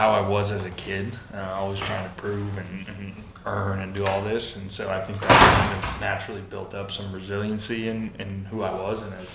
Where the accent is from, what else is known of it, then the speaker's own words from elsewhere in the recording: North Dakota, United States; But then sometimes I remind myself, shoot, I'm a kid from North Dakota that dreamt of being here, and here I am still playing this game